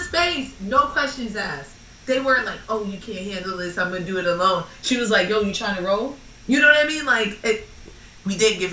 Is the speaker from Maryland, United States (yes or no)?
no; New York, United States; And as a New Yorker and things like